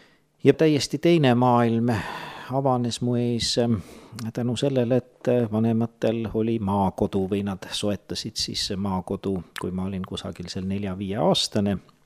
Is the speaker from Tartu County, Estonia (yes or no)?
no; Tallinn, Harju County, Estonia; Aga minu lapsepõlv möödus Mustamäel, et ma olen Brežnevi aja laps ja Tallinnas sütiste teel siis kasvanud, koolis käinud Tallinna 43. keskkoolis